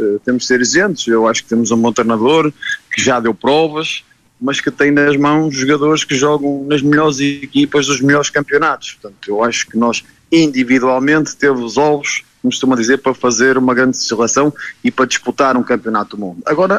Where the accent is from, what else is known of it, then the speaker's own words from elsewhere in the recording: Portugal; Portanto, eu como português estou satisfeito até agora com aquilo que tem sido a competência e a qualidade da equipa de Portugal.